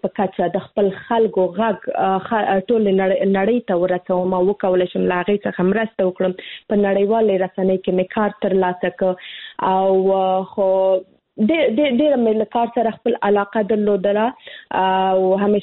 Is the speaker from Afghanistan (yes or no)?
yes; Kabul, Afghanistan; زه خو د کابل کې زیږیدلی یم، د کابل ولایت څخه یم، او خپل زده کړې مې هم د کابل پوهنتون ژورنالیزم پوهنځي کې پای ته رسولې دي.